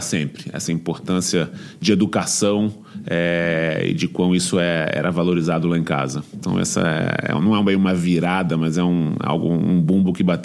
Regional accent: Rio de Janeiro, Brazil; moved away as an adult; now in São Paulo, Brazil; Foi uma virada que eu fiz quando eu saí do Rio e vim morar em São Paulo com 22 anos.

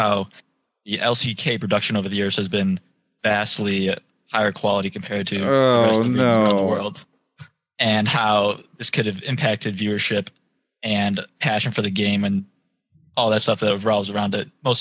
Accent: Ann Arbor, Michigan, United States; From Ann Arbor, Michigan.

